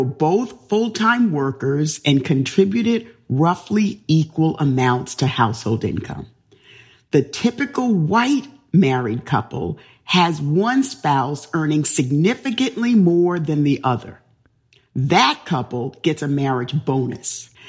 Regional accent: Bronx, New York, United States; So I grew up in the South Bronx. I dealt with racism every day.

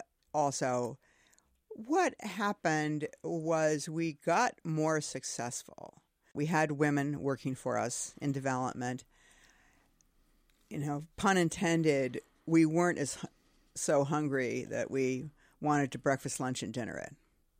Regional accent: Wayzata, Minnesota, United States; Well, I grew up in Wayzata, and we had what's now called, I think, Marquee Plaza or something.

